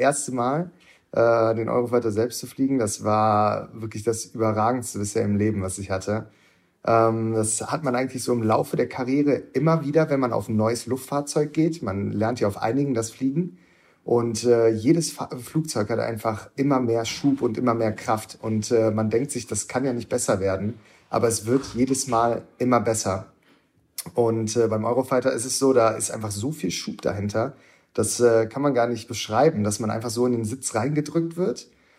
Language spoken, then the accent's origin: German; Wuppertal, North Rhine-Westphalia, Germany; born there; 25 Jahre alt und komme gebürtig aus Wuppertal und bin jetzt momentan im taktischen Luftwaffengeschwader 31 in Bölke.